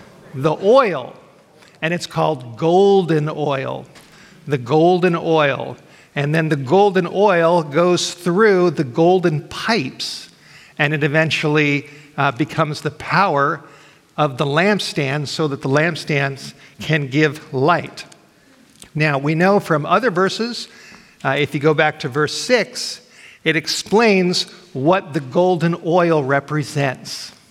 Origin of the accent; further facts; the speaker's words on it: Los Angeles, California, United States; moved away as an adult; now in Idaho, United States; I grew up in Los Angeles, where things are very different from North Idaho. I've been in Idaho with my family now for about 14 years